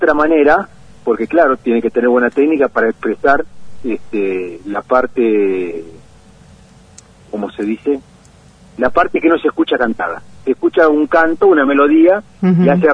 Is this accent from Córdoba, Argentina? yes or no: no; González Catán, Buenos Aires Province, Argentina; Nacido en González Catán y aprendí a tocar la guitarra con un profe de barrio aquí en Gregorio de la Ferrere, Catán, de donde yo vivo a la Ferrere hay 3 kilómetros.